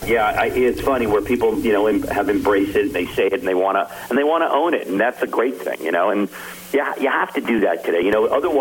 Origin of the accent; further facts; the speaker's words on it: New Jersey, United States; also born or lived in New York City / Long Island; I am. I was born in the Bronx. And I grew up in New Jersey. I lived on Long Island.